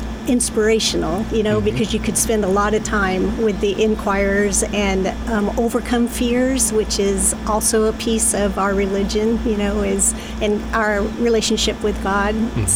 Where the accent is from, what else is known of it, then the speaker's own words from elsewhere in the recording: California, United States; I'm from California originally